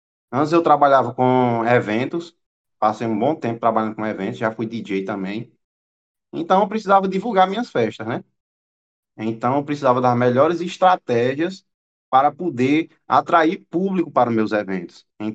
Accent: Floresta, Pernambuco, Brazil; tenho 25 anos, sou de Floresta, Pernambuco.

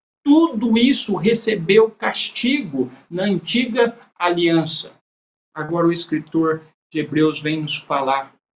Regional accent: Machado, Minas Gerais, Brazil; Eu cresci em Machado, Minas Gerais, eu vi muitas canoas soltas do rio Machado, principalmente quando tinha enchente

